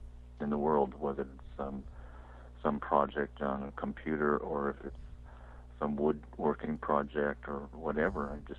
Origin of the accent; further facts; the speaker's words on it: Fremont, California, United States; also born or lived in Redwood City; Yeah, Fremont and in the South Bay Area